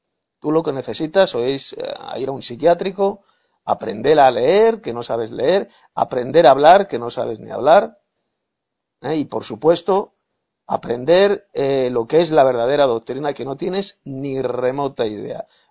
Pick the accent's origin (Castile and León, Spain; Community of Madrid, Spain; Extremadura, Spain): Community of Madrid, Spain; Madrid; de Madrid, España.